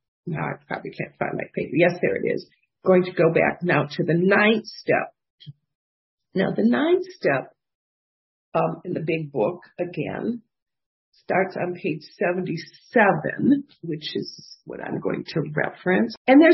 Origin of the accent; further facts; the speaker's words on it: Detroit, Michigan, United States; And I love to tell the story because I'm originally from Detroit.